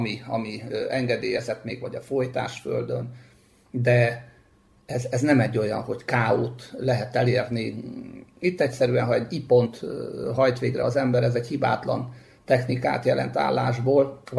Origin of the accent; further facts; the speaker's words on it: Debrecen, Hajdú-Bihar, Hungary; Mindez Debrecenben, és 1977. januárjában találtunk egymással a judóval